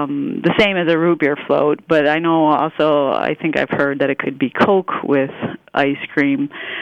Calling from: Ludington, Michigan, United States; Ludington, Michigan.

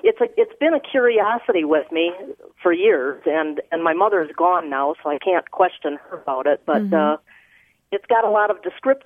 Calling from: Carmel, Indiana, United States; I'm calling from Carmel, Indiana.

